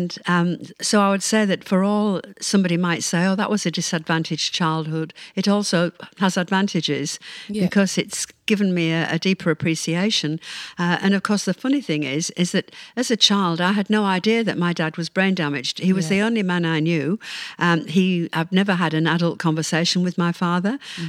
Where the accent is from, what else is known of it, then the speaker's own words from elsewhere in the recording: York, Yorkshire and the Humber, United Kingdom; also born or lived in London; when I was born, I was born in London because my father was in the army. But at the age of two, we moved back to York because he was a York man.